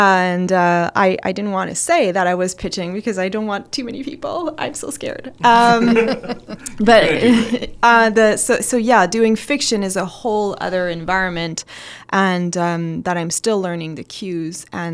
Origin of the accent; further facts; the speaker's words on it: Montreal, Quebec, Canada; moved away; I am originally from Montreal and moved here to work at CBC.